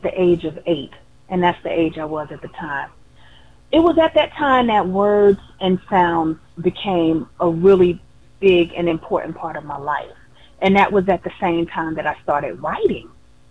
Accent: New Jersey, United States; And I grew up in North New Jersey, and we lived on the second floor of a 3-family house.

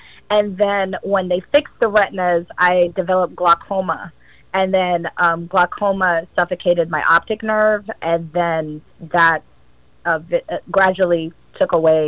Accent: Boston, Massachusetts, United States; born there; also born or lived in Jamaica; Yes, I was born in Boston, Massachusetts, but I've been back to Jamaica several times a year throughout my childhood. So I kind of feel like I grew up there part of the time, too

